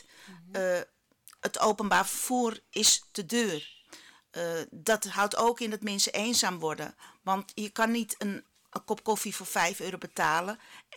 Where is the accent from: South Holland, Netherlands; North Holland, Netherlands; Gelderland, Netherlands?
North Holland, Netherlands; Amsterdam; Mijn hart huilt als ik zie wat er in Amsterdam gebeurt.